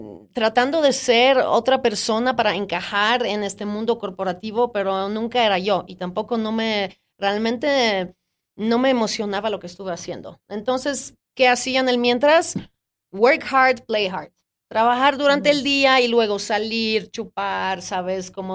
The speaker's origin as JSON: {"language": "Spanish", "country": "Poland", "second_language": "Spanish", "said": "Nací en Polonia en unos tiempos de comunismo y cuando era joven y era un momento de escoger qué quiero hacer en la vida"}